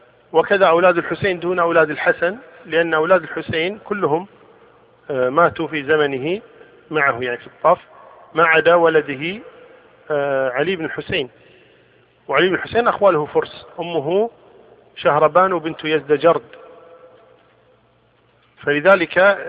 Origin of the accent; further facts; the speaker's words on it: Kuwait; نحن عندنا في الكويت في مسلخ مثلا